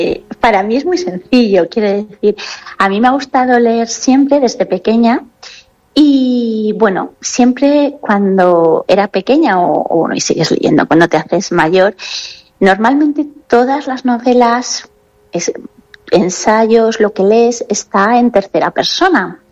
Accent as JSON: {"language": "Spanish", "region": "Valencian Community", "country": "Spain", "said": "la gente que somos de la Comunidad Valenciana, que lo tenemos a nada, lo disfrutamos mucho en comparación con otras provincias."}